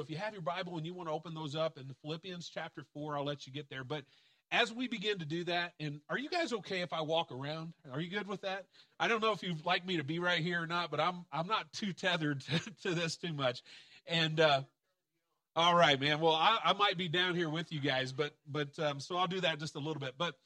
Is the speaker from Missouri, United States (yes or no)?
no; Kentucky, United States; accent: southern drawl; you're going to hear a little bit of a southern drawl to me, because I am from Kentucky.